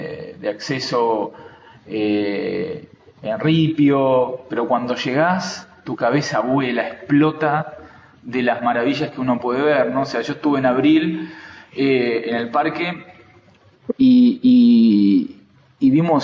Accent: Buenos Aires, Argentina; yo vengo de Buenos Aires

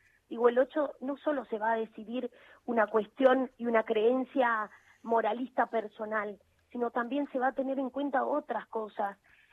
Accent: Santiago del Estero, Argentina; yo te voy a dar un ejemplo que es de donde vengo, de la provincia de Santiago del Estero.

